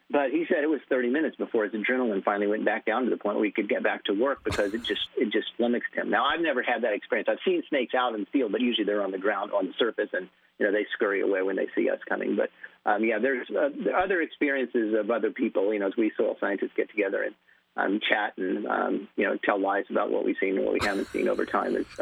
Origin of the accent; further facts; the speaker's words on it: New Mexico, United States; I grew up in New Mexico, and I went to New Mexico State University.